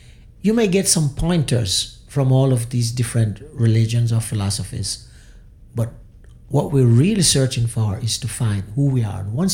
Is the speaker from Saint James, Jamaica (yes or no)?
yes; Somerton, Saint James, Jamaica; also born or lived in Kingston; So growing up in St. James in the country part, it was really paradise looking back at it now.